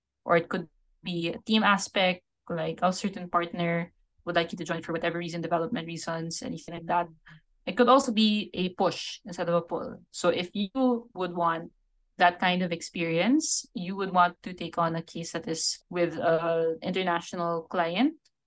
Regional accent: Philippines; So you would, as a Filipino consultant, you would go to some other office in Southeast Asia and join consultants from the other offices to do these kinds of training exercises.

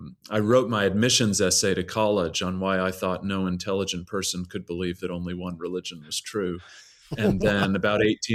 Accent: Manchester, New Hampshire, United States; So I grew up in New Hampshire, Manchester, New Hampshire, about an hour north of Boston, and grew up in a wonderful family.

